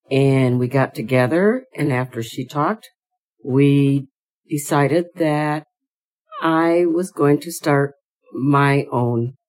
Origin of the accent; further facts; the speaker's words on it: Michigan, United States; I am from Michigan. I'm 73 years old.